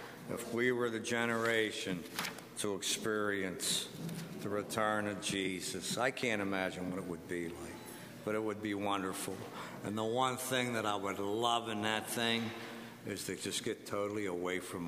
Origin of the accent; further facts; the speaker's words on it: United States; I'm very grateful that I'm an American. I'm grateful that I was born in this country.